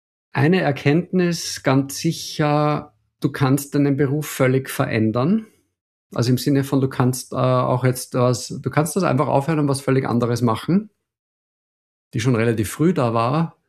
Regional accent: Wels, Upper Austria, Austria; born there; Der Ausgangsort meiner Lebensreise, würde ich sagen, ist mein Geburtsort und das ist Wels in Oberösterreich.

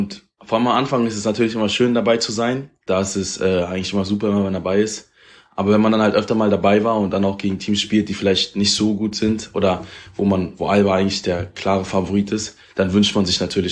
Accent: Berlin, Germany; Ich bin 19 Jahre alt und ich komme aus Berlin und spiele, seitdem ich 7 Jahre alt bin, bei Alba Berlin Basketball.

